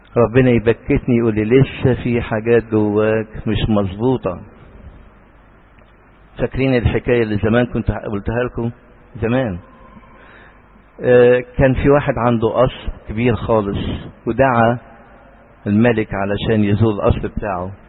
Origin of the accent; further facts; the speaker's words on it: Egypt; أنا مصري،